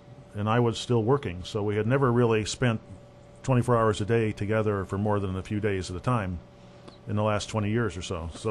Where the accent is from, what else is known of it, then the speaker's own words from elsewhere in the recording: United States; And when they find out that we're there from the States, they want to talk about these things.